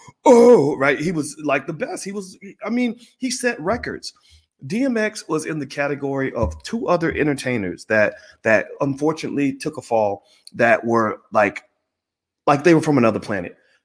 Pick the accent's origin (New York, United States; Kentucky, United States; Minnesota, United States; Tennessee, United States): Kentucky, United States; Louisville; I'm a second cousin to Muhammad Ali by marriage. I'm from Louisville.